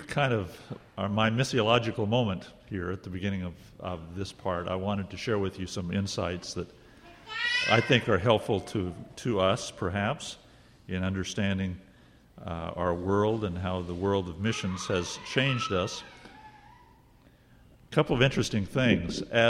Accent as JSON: {"language": "English", "region": "Idaho", "country": "United States", "tie": "born or raised there", "said": "And Iowa and Idaho sounded sort of alike, and I grew up in Idaho, and people in the East Coast would say, \"Oh, Iowa?\" And I said, \"No, Idaho.\""}